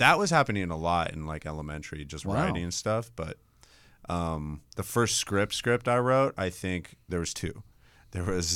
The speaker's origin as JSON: {"language": "English", "town": "Los Angeles", "region": "California", "country": "United States", "tie": "born or raised there", "said": "I grew up in the San Fernando Valley, okay. In Los Angeles."}